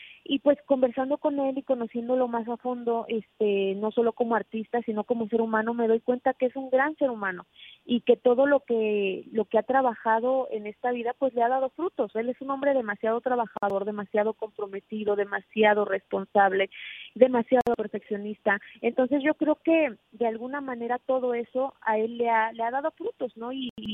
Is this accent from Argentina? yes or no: no; Colombia; soy de Santa Marta, soy monteriana, pero eso sí, yo soy colombiana, o tierra hermosa donde nací.